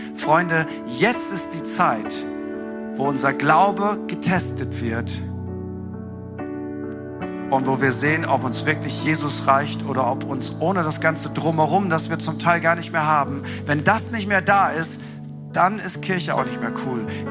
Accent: Northern Germany, Germany; ich bin ein freier Friese. Das ist mein Stamm. Ich komme vom Stamm der Friesen.

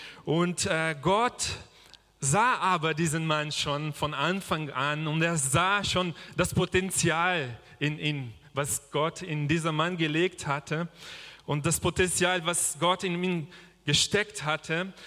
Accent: Brazil; German is a second language; Übrigens, ich komme aus Brasilien, das habe ich vergessen zu sagen.

